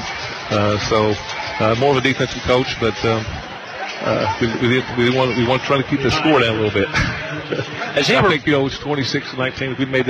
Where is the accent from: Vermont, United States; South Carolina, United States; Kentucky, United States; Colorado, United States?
Kentucky, United States; Henderson County; I grew up in Henderson County. I graduated from the University of Kentucky, right? But yeah, I grew up in Henderson County, lived there all my life.